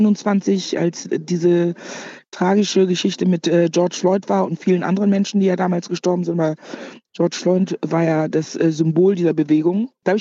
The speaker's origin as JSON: {"language": "German", "town": "Cologne", "region": "North Rhine-Westphalia", "country": "Germany", "tie": "born or raised there", "said": "Afro-Kölsche, als Migrantin in diesem Land lebe und aufgewachsen bin, mich sozusagen natürlich irgendwo als Deutsche fühle, aber natürlich auch sage, ich bin eine ghanaische Frau"}